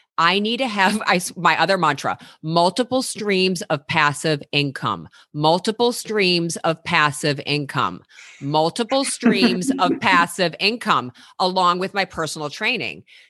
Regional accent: Chicago, Illinois, United States; moved away as an adult; now in Los Angeles, United States; Because I'd say up until my 20s, right, when I moved, I'm from Chicago. So when I moved

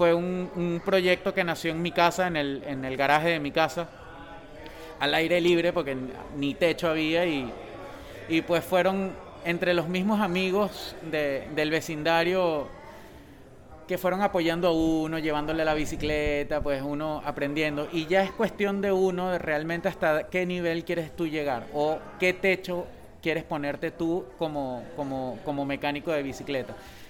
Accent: Venezuela; moved away; also born or lived in Peru; nosotros somos la otra cara de este grupo de venezolanos. Sin embargo, yo nací aquí en Perú. Yo nací aquí en Perú y a los 5 años me fui para Venezuela.

